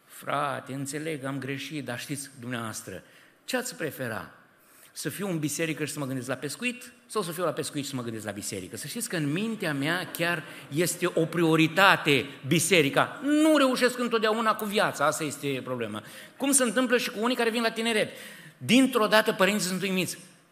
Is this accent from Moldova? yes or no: no; Transylvania, Romania; accent: Transylvanian; De unde ești? Ardeal, clar, în vorbire.